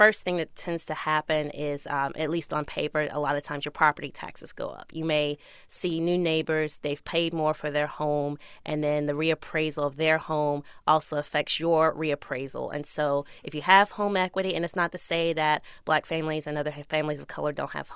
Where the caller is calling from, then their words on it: Washington, District of Columbia, United States; I'm coming to you this afternoon now from Washington, D.C.